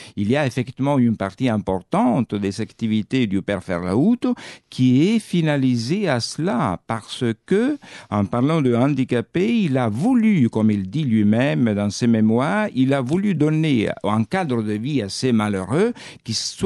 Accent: Troina, Sicily, Italy; moved away as an adult; moi, j'ai grandi à Troïne jusqu'à l'âge de 20 ans.

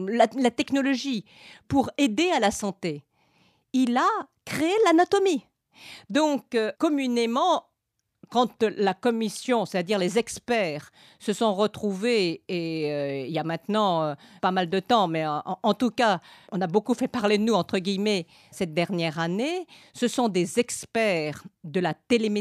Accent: Nouvelle-Aquitaine, France; Je suis de la Creuse.

